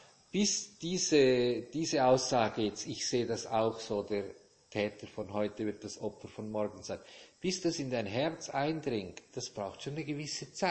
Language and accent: German; Switzerland; bei uns in der Schweiz, in Zürich